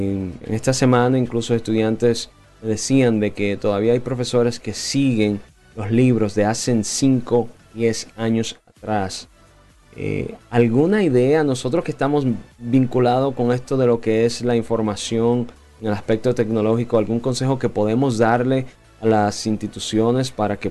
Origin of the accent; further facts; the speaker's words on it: Dominican Republic; Nosotros que somos dominicanos y sabemos que hay mucho talento en nuestro país.